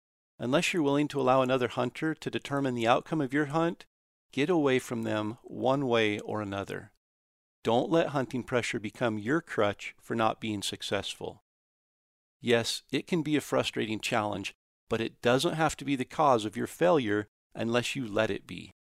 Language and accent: English; Idaho, United States; I grew up hunting in Idaho, and Idaho is still my home state today.